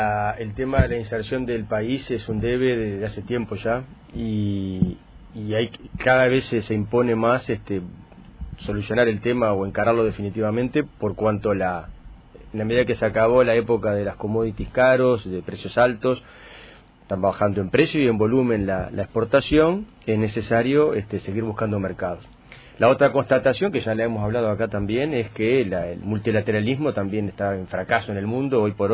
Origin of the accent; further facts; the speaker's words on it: Uruguay; Ojalá, como uruguayo, lo reitero